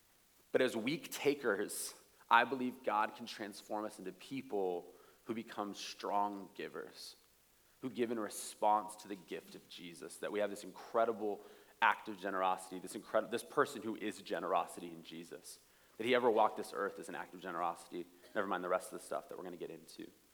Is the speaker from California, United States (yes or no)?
yes; Chula Vista, California, United States; I am from West Chula Vista and I'm in Cape Town in this Airbnb that I did not pay for.